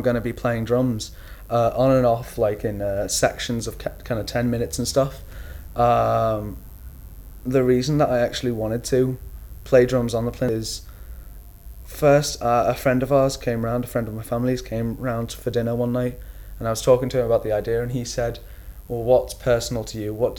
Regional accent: Liverpool, North West England, United Kingdom; I'm 16 and I come from Liverpool.

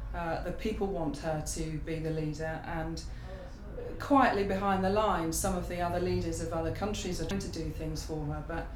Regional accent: Greens Norton, East Midlands, United Kingdom; My birthday is 4462, which makes me a very nice age. And I come from Toaster, which is a village near Toaster called Greens Norton.

